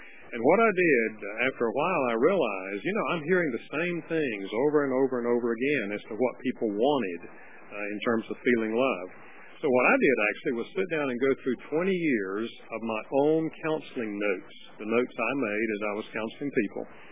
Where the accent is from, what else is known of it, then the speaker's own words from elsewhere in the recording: the South, United States; accent: southern; With my southern accent and all.